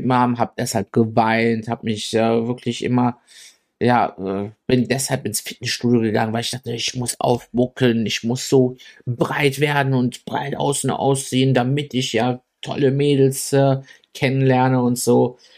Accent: Germany; dadurch, dass ich aber hier aufgewachsen bin in Deutschland und hier zur Schule gegangen bin

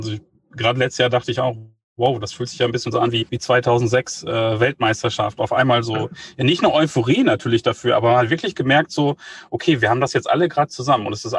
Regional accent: Berlin, Germany; Das ist ja auch eine tolle Geschichte als Berliner.

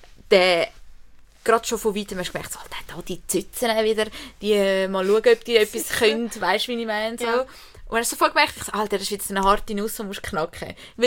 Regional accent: Zurich, Switzerland; wir sind zwar schon in Zürich aufgewachsen

